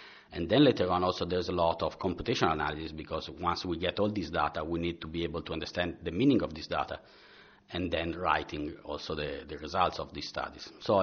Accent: Milan, Lombardy, Italy; English is a second language; I grew up, as you can see, pick up from my accent, I'm Italian, and I was born in Milan, a big city, very crowded and polluted.

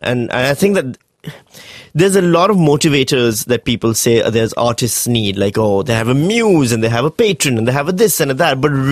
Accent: Pakistan; now in Northam, Australia; maybe the only reason I'm interesting is because I'm a Pakistani in Northam

